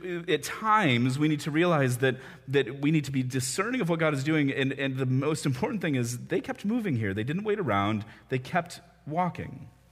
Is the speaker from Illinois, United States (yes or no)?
yes; Chicago, Illinois, United States; also born or lived in Indianapolis, United States; We both grew up, Alyssa and I grew up in Chicago. We were in Indy for 5 years